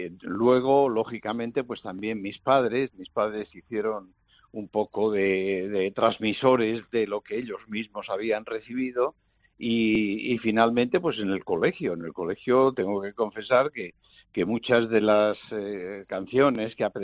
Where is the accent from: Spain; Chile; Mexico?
Spain; Zamora, Castile and León; born there; also born or lived in Valladolid; nací en Zamora por voluntad de mis padres y porque estaban viviendo allí, pero luego, pues, donde nací un poco a la vida ha sido en Valladolid